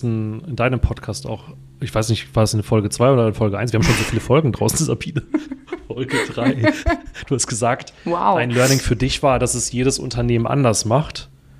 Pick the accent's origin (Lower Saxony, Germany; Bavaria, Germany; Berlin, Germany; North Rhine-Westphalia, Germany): North Rhine-Westphalia, Germany; Bochum; moved away as an adult; bin 40, verheiratet, 3 Kinder, komme gebürtig aus dem Ruhrpott. Bin in Bochum aufgewachsen, tief im Westen.